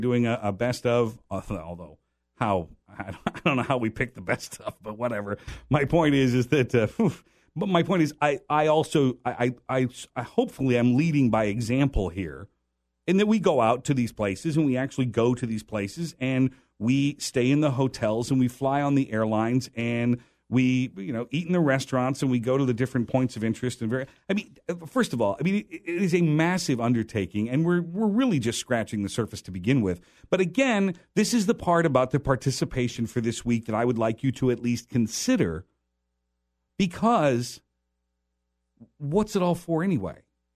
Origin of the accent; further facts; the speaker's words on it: Des Moines, Iowa, United States; we're going to shoot in my hometown. We're going to shoot an episode in Des Moines, Iowa, where I'm from.